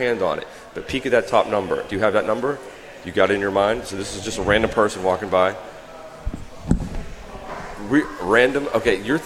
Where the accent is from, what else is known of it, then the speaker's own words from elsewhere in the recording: Baldwin, Pennsylvania, United States; Baldwin, Lincoln Place. I was a Lincoln Place city kid, and then I went to Baldwin High School.